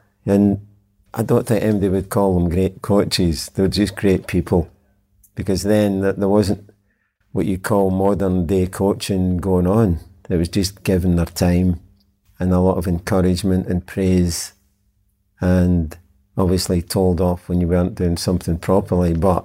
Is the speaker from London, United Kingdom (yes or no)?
no; Glasgow, Scotland, United Kingdom; I'm from Glasgow.